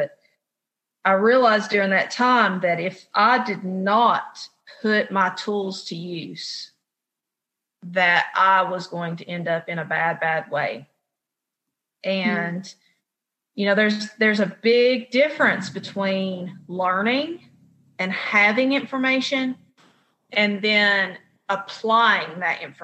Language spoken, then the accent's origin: English; Appalachia, United States; And my journey with that as an Appalachian woman and a Gen Xer